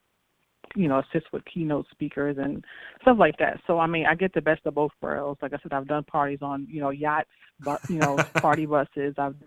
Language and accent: English; New York, United States; I am from New York. I graduated from New York Institute of Design in 2005